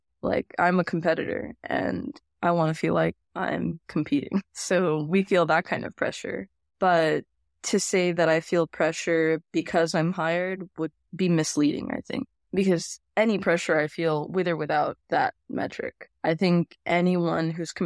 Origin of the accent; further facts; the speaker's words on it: Las Vegas, Nevada, United States; But being in a blizzard, I grew up in Vegas. It was a little scary.